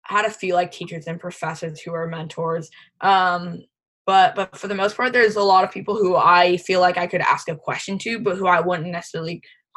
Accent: San Diego, California, United States; Like, he was from Cleveland. I'm from San Diego. Very different sort of cultural backgrounds in that point.

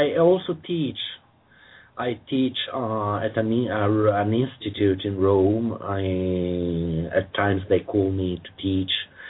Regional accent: United Kingdom; No, British. I'm British myself. I mean, I had a British education, but then I had such a great experience with the United States that I lost some of my stiffness.

